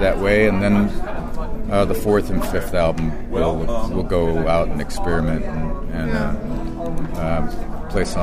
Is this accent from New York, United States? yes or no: no; Great Falls, Montana, United States; moved away as an adult; now in Colorado, United States; Well, I grew up in Great Falls, Montana, but I've lived in Colorado since about 1982. So I consider myself from Monterado.